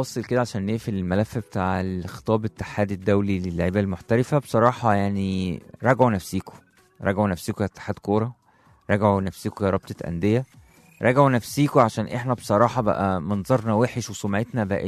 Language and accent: Arabic; Egypt; ده حالنا يعني إحنا مصريين وبنتمنى إن مصر